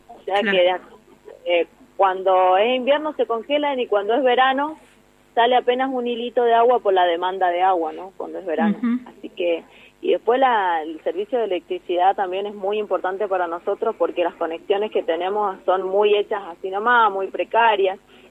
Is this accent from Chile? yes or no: no; San Rafael, Mendoza, Argentina; Somos de San Rafael, nuestro barrio Costa Esperanza está en el margen del río Diamante